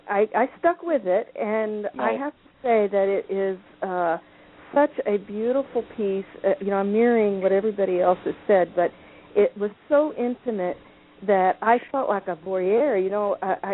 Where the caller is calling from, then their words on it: Washington, United States; And, Washington State.